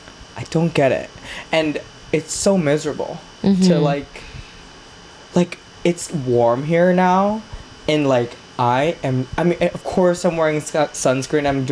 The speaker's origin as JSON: {"language": "English", "region": "Texas", "country": "United States", "tie": "born or raised there", "said": "And like, I think growing up in Texas, again, it's like, the main sport is football"}